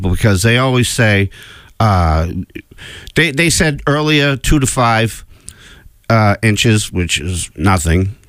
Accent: Ireland; I'm the Irish guy that cooks just as good as the Italian guy.

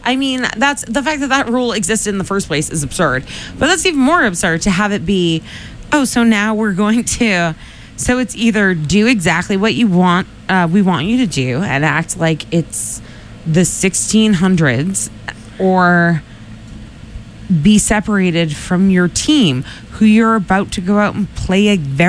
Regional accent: United States; Of course I like being American.

